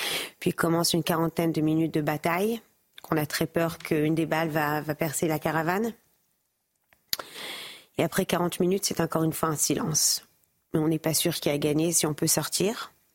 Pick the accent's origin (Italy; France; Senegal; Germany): France; born there; en étant juif, premièrement. Et pour être honnête, c'est encore plus triste en étant française. Je suis née en France, je suis là tous les ans, toute ma vie. J'ai jamais eu peur de parler hébreu dans les rues